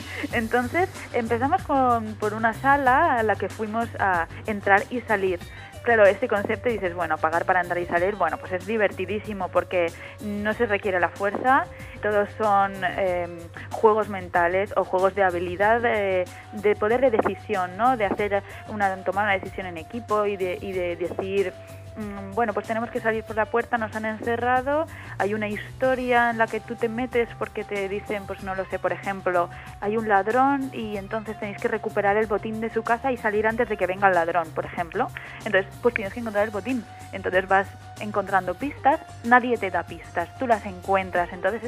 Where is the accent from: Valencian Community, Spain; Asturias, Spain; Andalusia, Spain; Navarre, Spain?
Valencian Community, Spain; Valencia; una especie de viajecito a Valencia, que es mi tierra